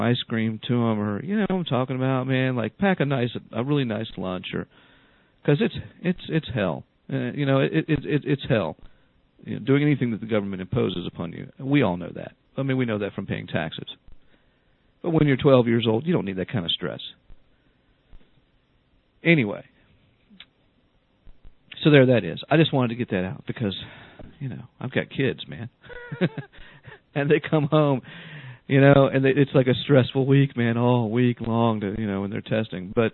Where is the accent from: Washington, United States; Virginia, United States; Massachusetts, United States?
Virginia, United States; Chatham; or that I grew up in Chatham, Virginia